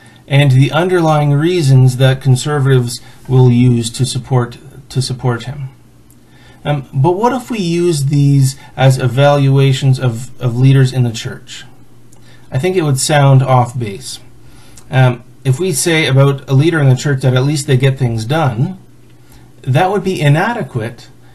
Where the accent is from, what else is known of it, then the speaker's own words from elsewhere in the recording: Canada; Full disclosure, I am a Canadian, and so this is not my election. And also, I'm the kind of Mennonite who believes that for Christians, politics should be a spectator sport, not hand-to-hand combat.